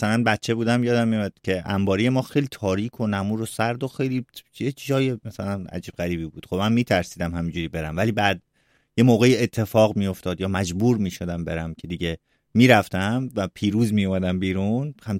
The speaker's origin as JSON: {"language": "Persian", "country": "Iran", "said": "شهر بازی خودمون در ایران یا اینجور جاها، من از بچگیم علاقه نداشتم"}